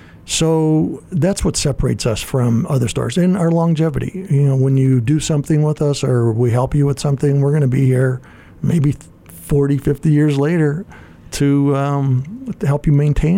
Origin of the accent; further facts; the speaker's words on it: Gary, Indiana, United States; where I grew up in Gary, Indiana